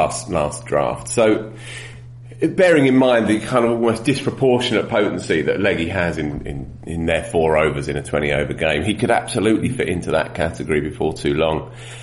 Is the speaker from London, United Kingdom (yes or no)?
no; Chelmsford, East of England, United Kingdom; How dare you? How dare you? That's my hometown, thank you very much.